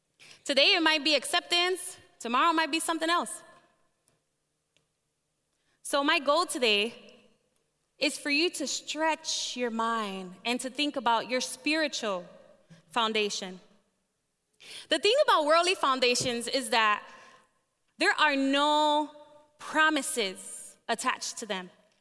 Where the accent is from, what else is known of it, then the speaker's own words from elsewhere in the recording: Chicago, Illinois, United States; I was born and raised in Chicago, and fast forward 24 years, 24 years old